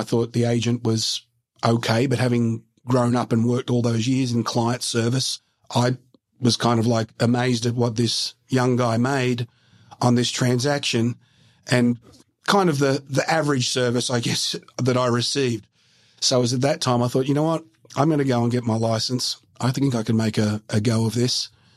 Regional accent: Sydney, New South Wales, Australia; I'm from Sydney.

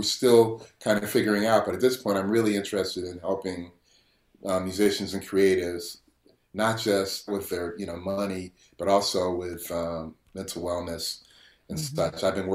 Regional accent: Guilford, Connecticut, United States; because I grew up in Guilford, Connecticut. So I was in a 99% white town where my father was a school principal.

